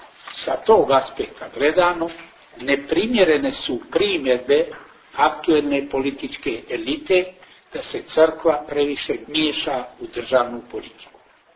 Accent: Montenegro; Nigdje kao kod nas u Crnoj Gori nisu tako intenzivno i snažno isprepletene istorija naroda, istorija crkve i istorija države.

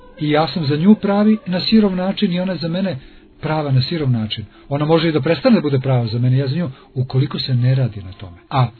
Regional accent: North Macedonia; Ja sam, ne znam, iz Makedonije.

